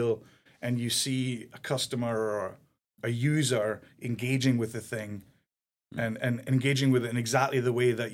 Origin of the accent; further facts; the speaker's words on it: Scotland, United Kingdom; also born or lived in Germany; So, as I was telling you guys earlier on, so I'm German by birth. I grew up in Scotland from the age of 9. So developed this accent quite quickly. Survival instinct, I think, kicked in. And I went to school and high school in Scotland.